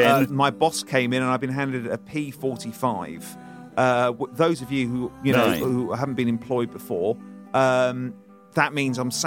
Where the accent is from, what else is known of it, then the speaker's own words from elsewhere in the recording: United Kingdom; It's not xenophobic because we're all British.